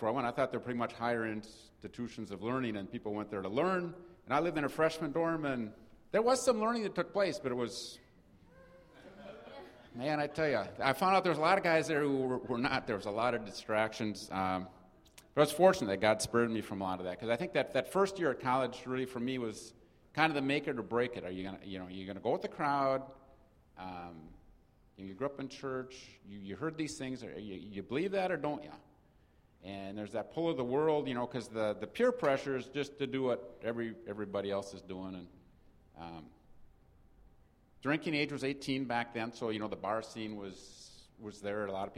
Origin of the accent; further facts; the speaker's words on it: Madison, United States; also born or lived in Athens; I grew up in Madison, too, mostly. I lived north of Athens a couple of years